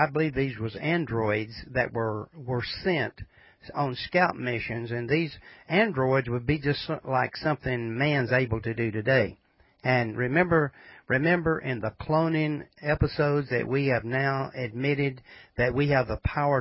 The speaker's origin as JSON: {"language": "English", "region": "Tennessee", "country": "United States", "said": "tonight with Brother … out of Central Tennessee, my home state."}